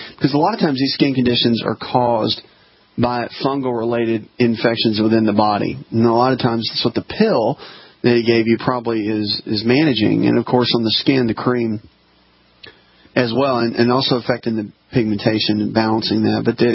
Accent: the South, United States; I've been bit by ticks many times growing up in the South when I was little.

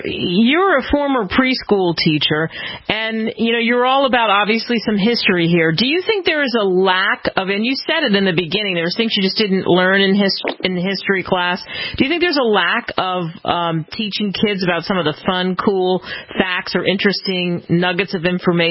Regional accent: Pennsylvania, United States; And I grew up outside of Philadelphia, so we would see the Liberty Bell and all of that every single day of our lives.

